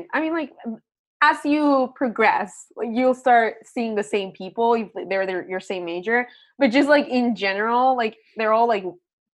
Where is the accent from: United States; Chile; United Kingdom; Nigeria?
Chile; It's like, when I have to like say that I'm from Chile and they don't know what that is.